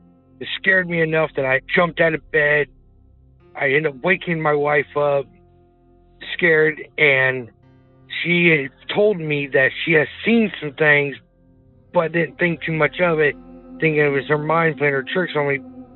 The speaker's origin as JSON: {"language": "English", "town": "Sheridan", "region": "Indiana", "country": "United States", "said": "I'm from Sheridan, Indiana."}